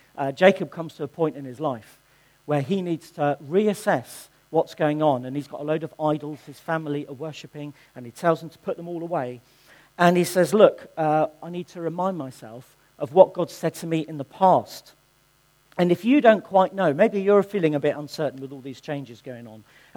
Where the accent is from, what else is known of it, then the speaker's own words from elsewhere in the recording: Chichester, South East England, United Kingdom; I was born in Chichester. I went to the old Bognor school.